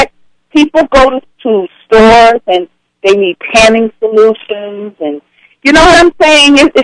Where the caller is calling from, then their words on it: Manhattan, New York, United States; from Manhattan.